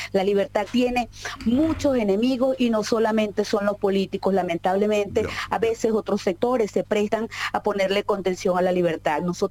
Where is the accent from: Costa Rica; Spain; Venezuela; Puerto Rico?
Venezuela; nosotros como venezolanos lo lamentamos